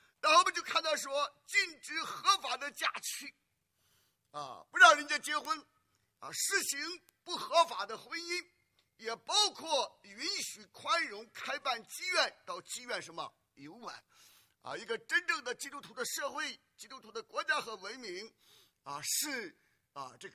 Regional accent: China; 那我们中国人。特别是男女之间啊，最常见的是找对象

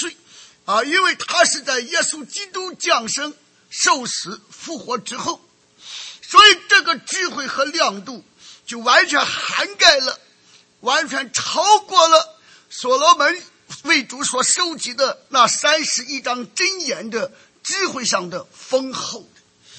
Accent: China; 像我们中国人讲的义无什么反顾啊

